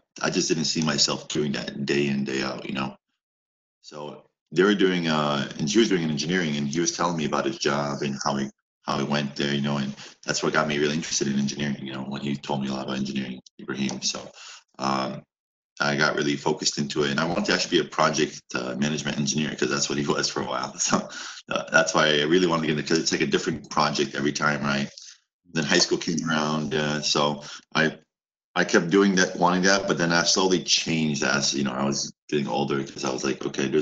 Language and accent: English; Waterloo, Iowa, United States; also born or lived in Bosnia; now in South Korea; Okay, so my family's from Bosnia, but we moved to Iowa when I was in middle school. So we're from Iowa, Waterloo, Iowa. But now I'm in South Korea, as you know.